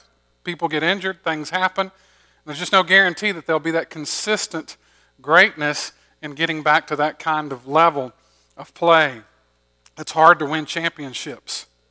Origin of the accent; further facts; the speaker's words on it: Georgia, United States; Growing up in Georgia, I've been a lifelong Braves fan.